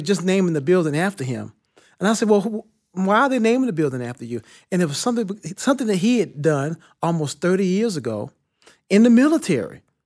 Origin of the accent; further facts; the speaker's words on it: Bible Belt, United States; I had to read the Bible because, you know, I come from the Bible Belt